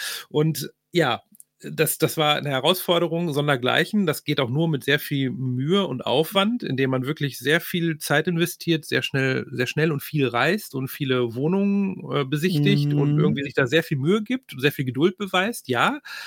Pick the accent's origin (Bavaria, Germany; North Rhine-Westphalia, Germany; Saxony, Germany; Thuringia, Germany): North Rhine-Westphalia, Germany; Ich komme aus dem Ruhrgebiet.